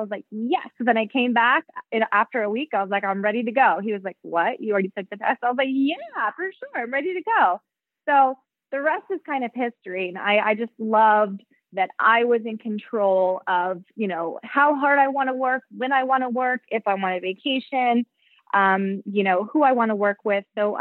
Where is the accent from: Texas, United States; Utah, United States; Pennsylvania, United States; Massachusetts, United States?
Texas, United States; Dallas; So originally I went, I'm originally from Dallas, Texas. I went to school for theater right after high school.